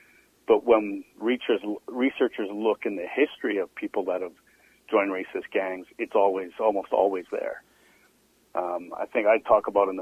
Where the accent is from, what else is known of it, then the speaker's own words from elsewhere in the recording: Vancouver, British Columbia, Canada; On the west side, I grew up in Dunbar.